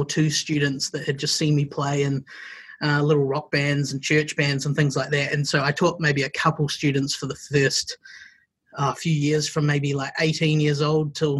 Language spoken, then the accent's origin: English; Wellington, New Zealand; I am from Wellington, the capital of New Zealand, or New Zealand, as people like to tell us. That's how we sound.